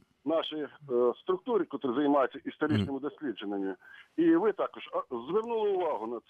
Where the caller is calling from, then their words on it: Kyiv Oblast, Ukraine; Київська область.